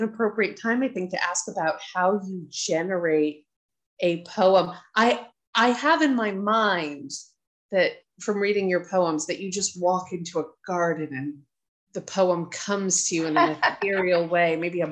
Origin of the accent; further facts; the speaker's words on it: California, United States; I'm California born, lived almost always in California